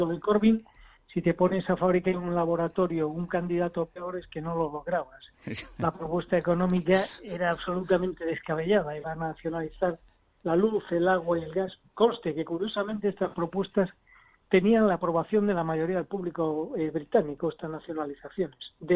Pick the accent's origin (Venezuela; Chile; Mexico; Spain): Spain; A Coruña, Galicia; now in United Kingdom; mientras yo, por ejemplo, que soy coruñés, estamos reclamando el AVE a La Coruña